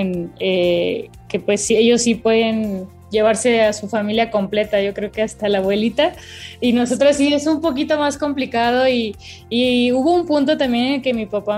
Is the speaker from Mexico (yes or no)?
yes; Los Cabos, Baja California Sur, Mexico; now in Mexico City, Mexico; desde que me vine a la Ciudad de México vivo sola. Mis papás se quedaron en Los Cabos, de donde soy